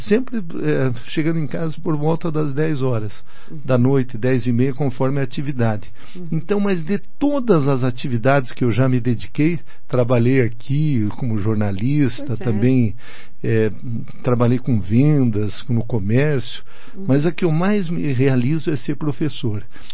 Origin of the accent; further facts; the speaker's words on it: Santa Catarina, Brazil; porque eu sou lá do interior de Santa Catarina, e lá a gente começava a trabalhar cedo. Eu com 10 anos já era engraxate.